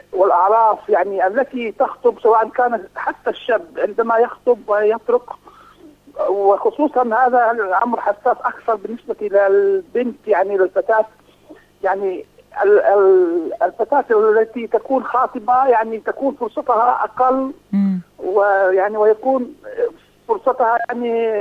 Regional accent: Palestine; عندنا في فلسطين كما غالب الدول العربية والإسلامية

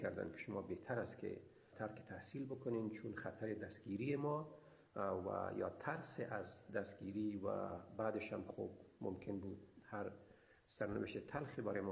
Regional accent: Afghanistan; moved away; بعد در یک شرایط خاصی از کابل به قندار آمدیم و از قندار هم باز در یک شرایط خاصی ما با آمدیم به هرات و از هرات هم راهی جمهوری اسلامی ایران شدیم و سرنوشت مهاجرت و آوارگی ما در پایان همون سال رقم خورد

